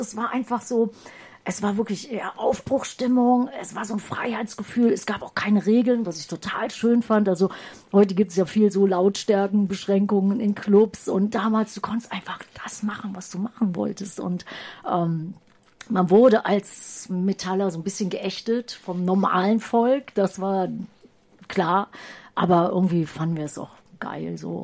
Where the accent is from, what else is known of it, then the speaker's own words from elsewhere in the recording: Düsseldorf, North Rhine-Westphalia, Germany; ich komme ehemals aus Düsseldorf